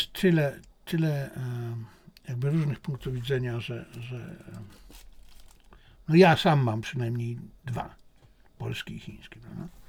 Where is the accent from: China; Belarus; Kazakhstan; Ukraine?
China; ja jako Chińczyk uważam, że Chiny robią dobrze, dbając o swoją rację stanu.